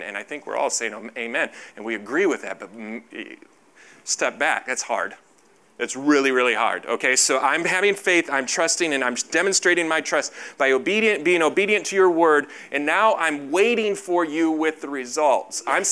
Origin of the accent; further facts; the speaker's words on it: United States; I'm American. We don't do that.